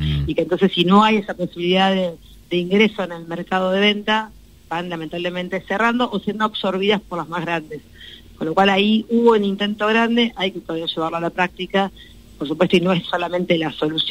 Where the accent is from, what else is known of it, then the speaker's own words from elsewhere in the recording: La Plata, Buenos Aires Province, Argentina; yo soy de La Plata